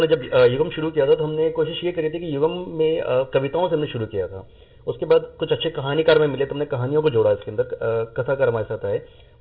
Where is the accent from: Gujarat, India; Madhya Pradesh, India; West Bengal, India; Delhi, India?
Delhi, India; also born or lived in Kochi, Kerala; मैं मूल रूप से केरला से बिलोंग करता हूँ, और केरला के एक कोच्चि में एक छोटा सा गाँव है, वहाँ से मैं बिलोंग करता हूँ। तो अब ये 4 साल की उम्र में दिल्ली आ गया था, और तब से दिल्ली में ही हूँ